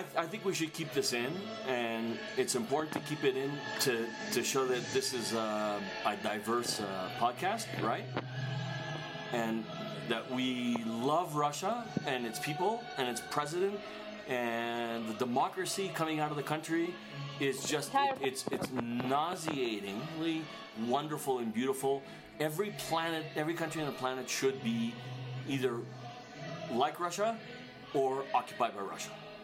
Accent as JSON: {"language": "English", "country": "Canada", "said": "I really, like, I'm embarrassed to say that I'm Greek Canadian."}